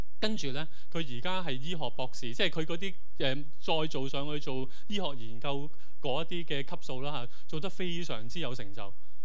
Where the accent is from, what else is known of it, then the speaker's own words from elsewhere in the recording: China; 我们中国人的角度，圣洁呢就好像呢完美无瑕